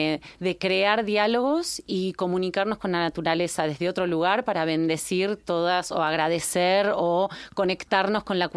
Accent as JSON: {"language": "Catalan", "region": "Buenos Aires", "country": "Argentina", "moved": "yes", "lives_now": "Barcelona, Spain", "said": "soc artista visual, soc argentina, nascut a Buenos Aires i visc a Barcelona des de fa 15 anys."}